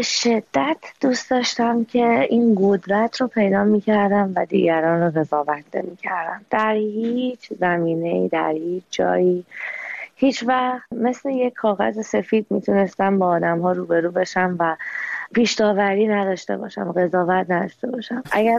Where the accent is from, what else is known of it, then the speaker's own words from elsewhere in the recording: Iran; moved away as an adult; ایران دانشگاه رشته شهر مهندسی شهرسازی خوندم. بعد که از ایران اومدم بیرون